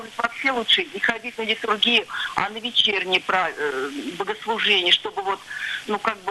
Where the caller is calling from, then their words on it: Samara, Samara Oblast, Russia; я звоню из Самары